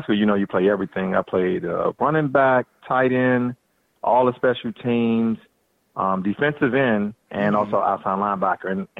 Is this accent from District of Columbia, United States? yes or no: yes; Washington, District of Columbia, United States; Well, first, I'm originally from Washington, D.C., Southeast, and growing up in the ghetto, in poverty, in the projects, you know, I was poor.